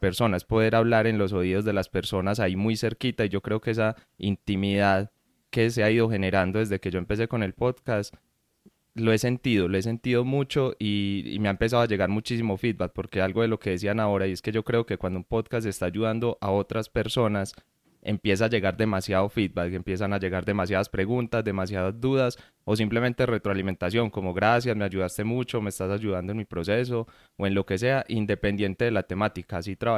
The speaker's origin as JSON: {"language": "Spanish", "country": "Colombia", "said": "Como dijiste, soy de Colombia"}